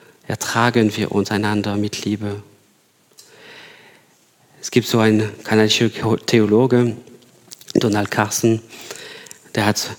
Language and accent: German; France; now in Ingolstadt, Germany; Ich komme aus Frankreich, wie Sie ja wisst